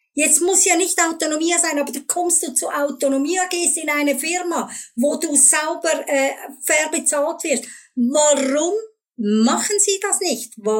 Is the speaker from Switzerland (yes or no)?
yes; Switzerland; vor allem jetzt bei uns in der Schweiz